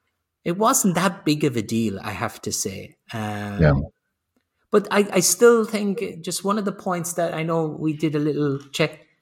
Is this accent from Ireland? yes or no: yes; Ireland; Maybe it's because I'm Irish.